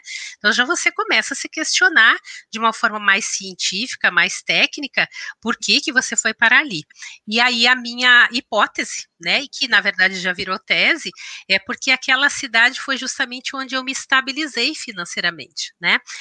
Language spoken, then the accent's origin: Portuguese; Pelotas, Rio Grande do Sul, Brazil; era uma cidade muito próxima da minha cidade natal, que é Pelotas